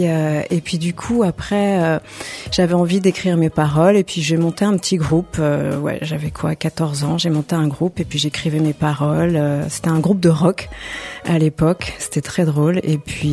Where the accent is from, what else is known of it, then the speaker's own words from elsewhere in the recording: Luzarches, Île-de-France, France; also born or lived in Pavillons-sous-Bois; Je suis née là-bas, mais sinon 95, Luzarches.